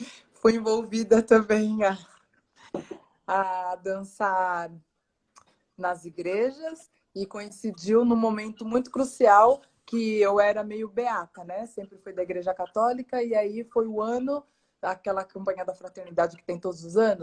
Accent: São Paulo, Brazil; eu não sou da Bela Vista, eu sou de Itaquera, né? Piranga e Itaquera.

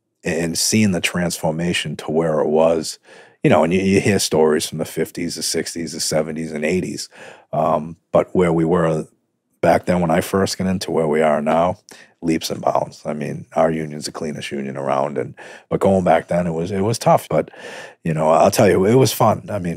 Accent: Boston, Massachusetts, United States; growing up in Boston, you know, you always hear of the great sport teams like the Boston Celtics, Boston Bruins.

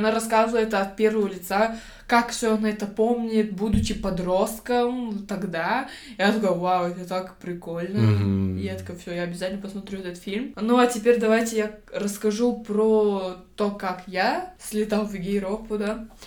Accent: Kazakhstan; Я из Казахстана, из Центральной Азии, и я единственная квир-активистка, типа, среди них.

